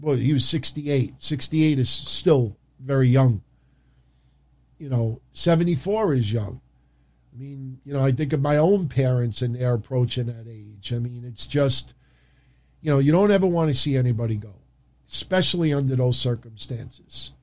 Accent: New York, United States; But, you know, me being a New Yorker, growing up a Yankee fan until Reggie got traded to the, well, he signed with the California Angels.

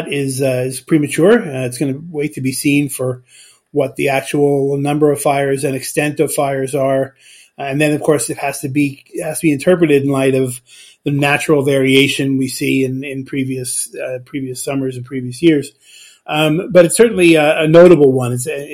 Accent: Los Angeles, California, United States; I actually grew up on the West Coast, and we took it for granted. I grew up in Los Angeles

